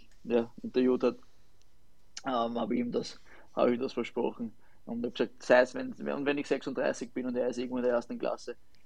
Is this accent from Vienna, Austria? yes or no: yes; Vienna, Austria; Und ich als Wiener, Wien aufgewachsen, definitiv Rapid.